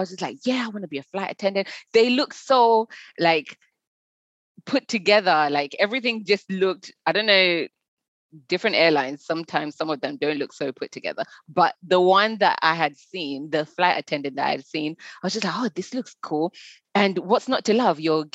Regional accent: Zimbabwe; When I was younger, I was born in Zimbabwe

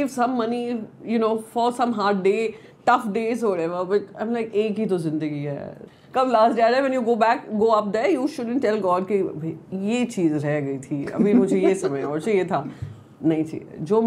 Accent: Mumbai, Maharashtra, India; मैं मुंबई से हूँ

